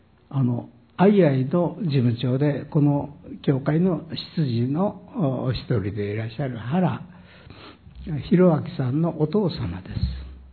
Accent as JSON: {"language": "Japanese", "town": "Takasago", "region": "Hyogo", "country": "Japan", "said": "私は兵庫県高砂市の出身で、"}